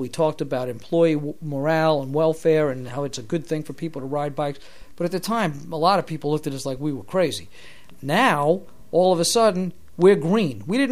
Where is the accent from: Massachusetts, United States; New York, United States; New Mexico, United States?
New York, United States; New York City; And remember, we're from New York City where things are vertical, not horizontal.